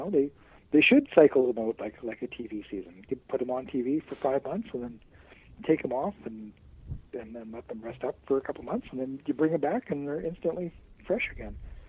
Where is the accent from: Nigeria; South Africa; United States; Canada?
Canada; more for me as a Canadian